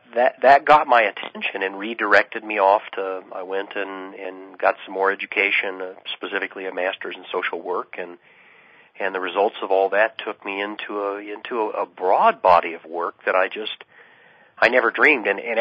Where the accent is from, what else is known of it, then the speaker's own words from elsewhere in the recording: Albuquerque, New Mexico, United States; I'm from Albuquerque, New Mexico